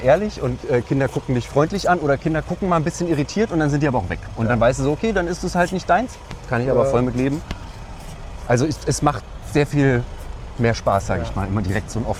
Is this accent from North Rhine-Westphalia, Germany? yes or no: no; Berlin, Germany; Also ich habe meine Kindheit in Berlin-Mitte damit verbracht, die Linie nicht zu berühren.